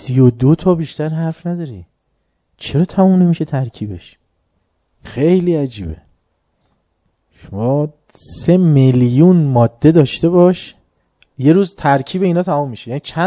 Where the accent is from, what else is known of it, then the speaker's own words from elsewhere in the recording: Iran; نکنه ما زیاد ایرانی نیستیم، ما ایرانیم.